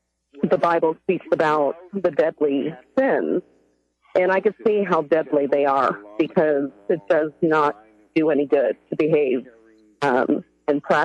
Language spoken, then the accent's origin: English; United States; Well, actually, you know, as an American, you know, I am concerned about what's happening around the world today.